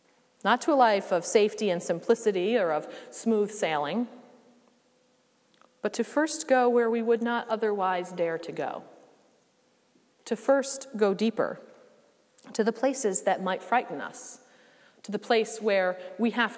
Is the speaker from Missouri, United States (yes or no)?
no; Vermont, United States; I grew up near Lake Willoughby in the Northeast Kingdom